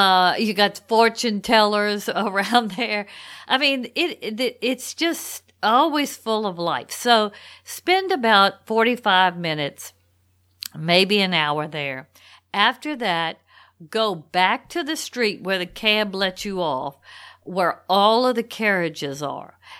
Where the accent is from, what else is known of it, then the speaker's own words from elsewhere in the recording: Louisiana, United States; first of all, I'm from Louisiana and I really know New Orleans quite well.